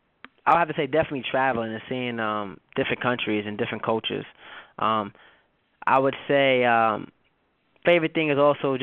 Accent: New York City, New York, United States; now in New Jersey, United States; I currently live in New Jersey. I'm a New York native.

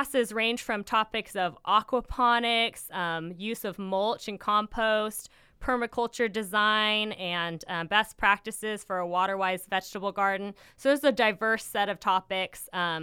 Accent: Ventura, California, United States; So I grew up in Ventura. I grew up in Ventura Unified. I went to elementary school through high school here in Ventura

